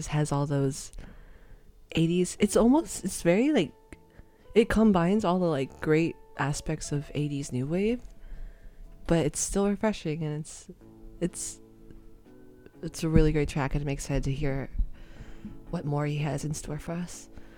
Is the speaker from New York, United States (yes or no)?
no; Redwood City, California, United States; Redwood City, California for a bit, which is my hometown, unfortunately.